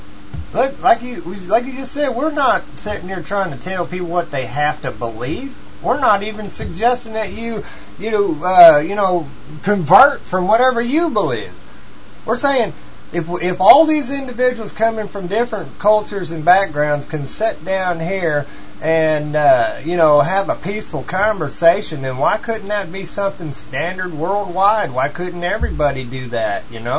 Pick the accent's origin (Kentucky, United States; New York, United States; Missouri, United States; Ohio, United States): Missouri, United States; You know, I'm from Missouri, all right, and I don't always have proper grammar. I'm raised around a bunch of what some people would call rednecks or whatever